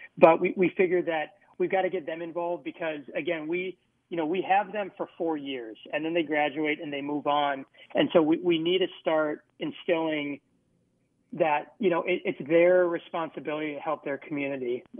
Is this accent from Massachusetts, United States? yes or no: no; Minneapolis, Minnesota, United States; I grew up in Minneapolis, this is home.